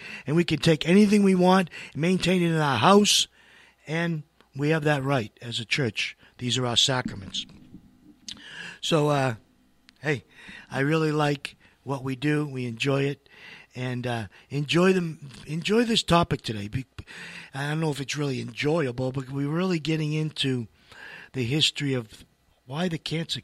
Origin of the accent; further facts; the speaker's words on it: Massachusetts, United States; born there; I was born in Massachusetts, okay? I could talk like Kennedy.